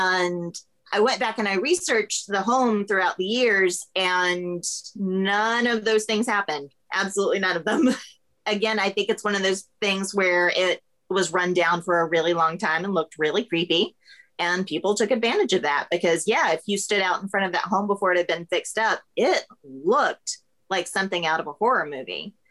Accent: Florida, United States; because, you know, I grew up in Florida. So it was neat to move somewhere that had well-established ghost stories already.

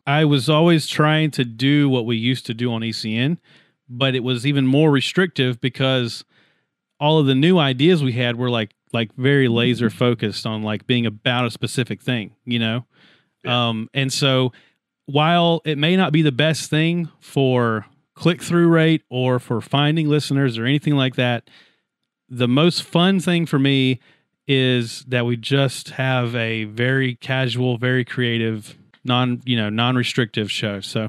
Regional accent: Anderson, South Carolina, United States; So I work in Greenville. I work in Greenville, and when I tell people I'm from Anderson

